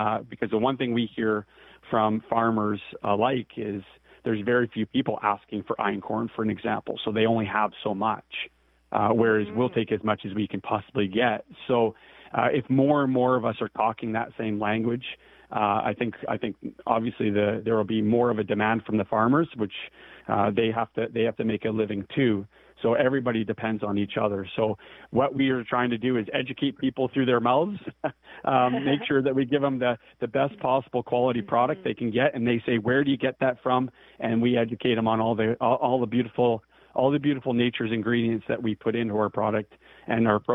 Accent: Scotland, United Kingdom; Scones is, as a Scottish man myself, my wife has to find a way to make scones out of our wild yeast process.

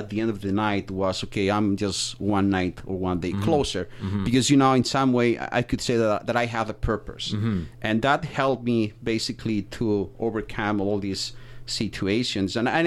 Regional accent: Spain; English is a second language; now in Canada; I came from Spain to Canada all alone.

